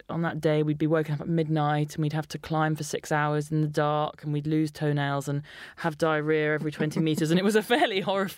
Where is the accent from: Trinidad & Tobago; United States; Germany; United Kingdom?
United Kingdom; South East England; I grew up in Sussex, so...